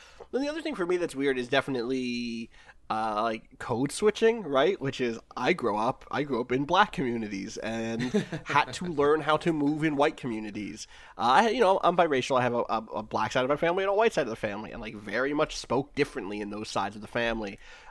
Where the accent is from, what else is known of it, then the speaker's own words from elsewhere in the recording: Wilkes-Barre, Pennsylvania, United States; So I was born in Wilkes-Barre.